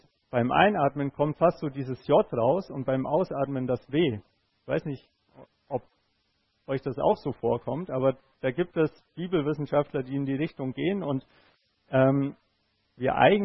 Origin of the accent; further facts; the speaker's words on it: Bavaria, Germany; Ich bin Oberfranke.